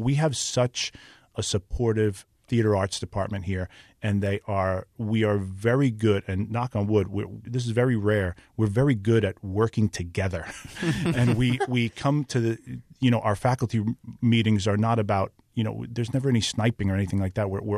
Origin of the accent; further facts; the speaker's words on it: New Jersey, United States; I'm from New Jersey, and so just sort of went across the Hudson River over to New York and lived in Queens for a long time